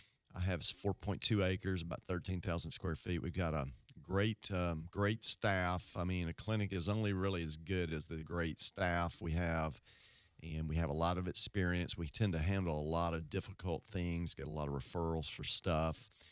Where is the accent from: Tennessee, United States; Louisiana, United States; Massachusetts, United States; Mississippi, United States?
Mississippi, United States; Tupelo; I'm from Northeast Mississippi, around Tupelo